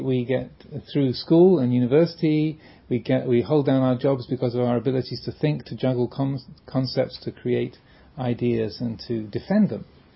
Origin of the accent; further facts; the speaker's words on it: England, United Kingdom; now in United States; I grew up in England and they drive on the left. And so there's that feeling of, this feels more normal. Even though I've lived in America for more than 13 years